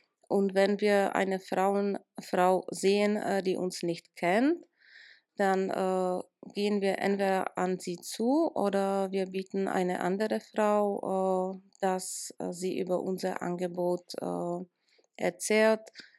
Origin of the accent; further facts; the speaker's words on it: Czechia; German is a second language; Ich habe mich für das Projekt entschieden, weil ich schon Erfahrungen aus meiner Heimat habe. Ich habe während meines Studiums als Sozialarbeiterin in Tschechien ein Praktikum